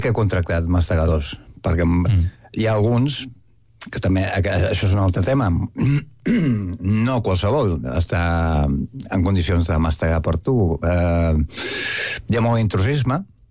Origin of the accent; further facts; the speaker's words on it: Mallorca, Balearic Islands, Spain; sóc de Mallorca